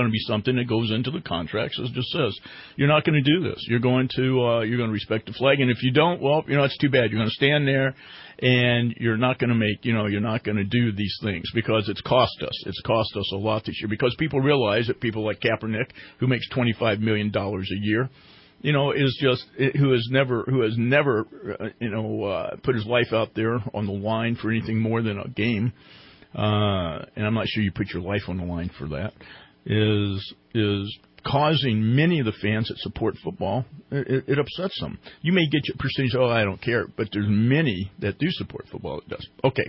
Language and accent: English; United States; But I am an American, and we are still the shining city on the hill.